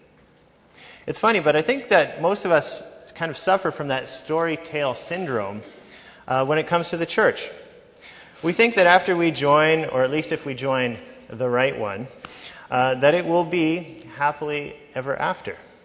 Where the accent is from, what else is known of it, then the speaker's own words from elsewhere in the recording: Gimli, Manitoba, Canada; I grew up in Gimli, Manitoba. My parents were both ex-hippies from the 60s. I grew up on a farm